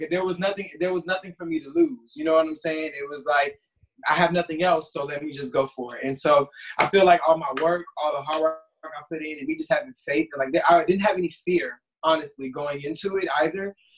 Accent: Florida, United States; But I'm like, listen, I'm from Florida. We out here trying to make it.

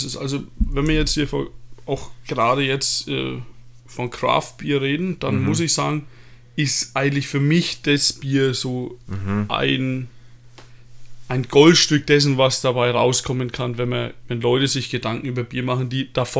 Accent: Bavaria, Germany; Also, wie sich das als Franke ausgehört, habe ich schon vor 16 mein erstes

